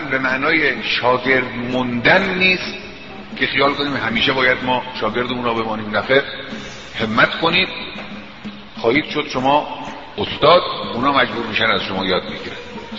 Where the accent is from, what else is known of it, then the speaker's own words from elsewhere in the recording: Iran; چرا من باید احساس حقارت کنم به خاطر ایرانی بودنم؟